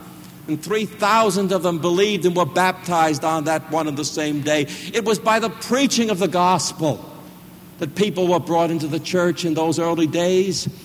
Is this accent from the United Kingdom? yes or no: no; New York City, New York, United States; the Reformed Church in which I was brought up in New York City